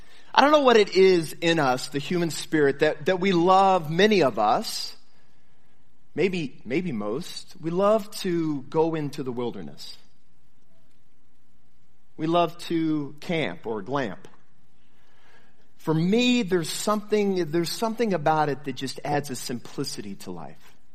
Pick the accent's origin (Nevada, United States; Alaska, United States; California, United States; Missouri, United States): Missouri, United States; we grew up in Missouri, and he hadn't been in the mountains much